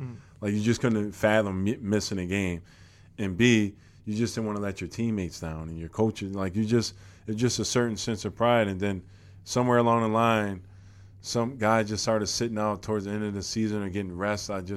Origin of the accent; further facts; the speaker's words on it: New York, United States; I'm from New York. Not that I'm from New York City, but being from New York State and being like the hometown kid, I loved it.